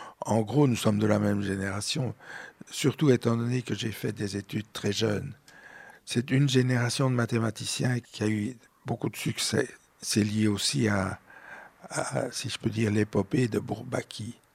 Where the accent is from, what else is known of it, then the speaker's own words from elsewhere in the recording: Belgium; moved away; also born or lived in Germany; Je venais de Belgique.